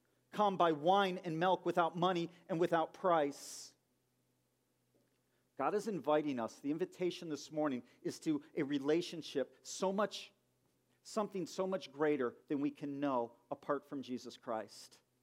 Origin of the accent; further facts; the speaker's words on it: Chicago, Illinois, United States; you know, I lived with Charles for a while in Michigan. We grew up in Chicago.